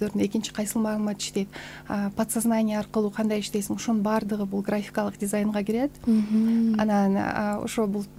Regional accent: Ak-Suu, Issyk-Kul Region, Kyrgyzstan; Мен өзүм Көлдөн болом, Ысык-Көлдөн. Аксуу жергесинен болом.

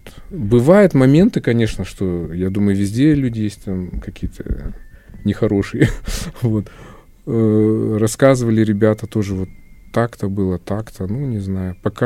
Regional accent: Kazakhstan; хоть я сам родом с Казахстана и казах

